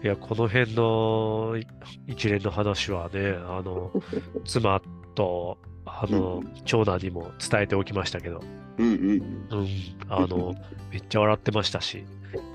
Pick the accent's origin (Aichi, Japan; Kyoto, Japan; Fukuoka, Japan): Kyoto, Japan; 僕、京都出身なんで